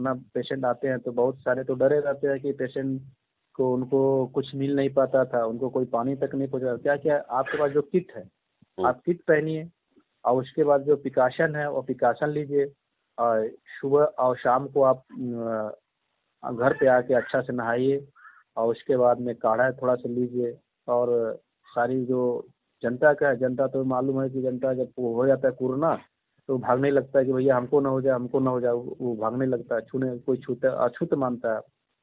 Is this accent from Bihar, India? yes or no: no; Varanasi, Uttar Pradesh, India; मैं वाराणसी की जिले के रहने वाला हूँ।